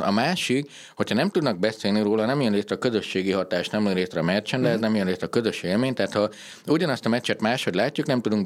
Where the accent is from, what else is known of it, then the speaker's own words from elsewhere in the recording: Harghita, Romania; hát Gyergyói vagyok engem, nagyon vernek, hogyha nem állok ki a jégkorong mellett.